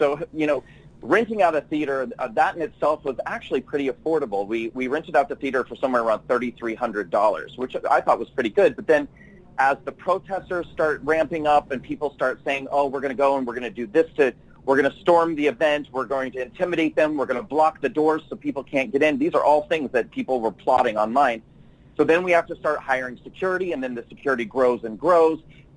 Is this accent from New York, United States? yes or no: yes; New York, United States; Because especially as a New Yorker myself, what we've seen in this state